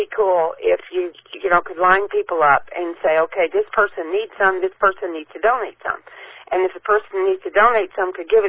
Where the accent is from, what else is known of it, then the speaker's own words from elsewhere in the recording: Texas, United States; I'm from Texas, and it's like, that's on the menu.